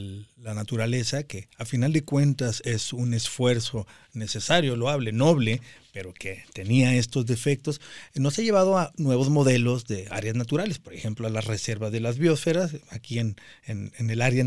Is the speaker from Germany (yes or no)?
yes; Germany; En Alemania, de donde yo vengo